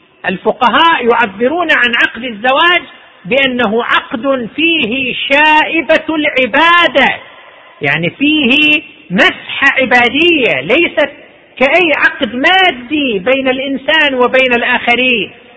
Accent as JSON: {"language": "Arabic", "country": "Saudi Arabia", "said": "عندنا في المملكة العربية السعودية وزارة الشؤون الاجتماعية شكلت إدارة خاصة للحماية الاجتماعية للأسرة"}